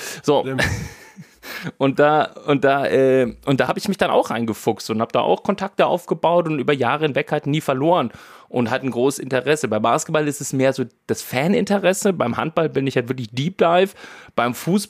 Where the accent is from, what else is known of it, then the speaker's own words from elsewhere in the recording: Bavaria, Germany; Kommt ja auch aus Franken, genauso wie ich